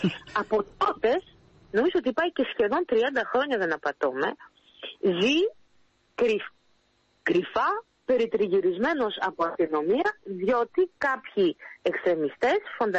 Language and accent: Greek; France; Εγώ είμαι μετανάστρια Ελληνίδα, μεγάλωσα στη Γαλλία, γεννήθηκα στη Γαλλία, κράτησα όλες μου τις παραδόσεις έτσι όπως υπάρχει στην ελληνική κοινότητα Γαλλίας.